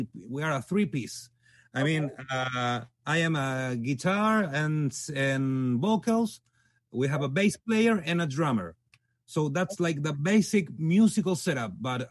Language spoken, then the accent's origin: English; Chile; from Chile.